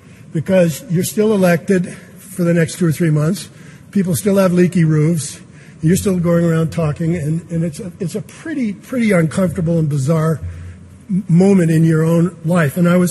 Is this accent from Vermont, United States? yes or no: yes; Burlington, Vermont, United States; So I'm at Middlebury, say the Rotary Club. I'm from Burlington, and the fellows, the president of the Rotary Club, is going to introduce me as one of those people in my life.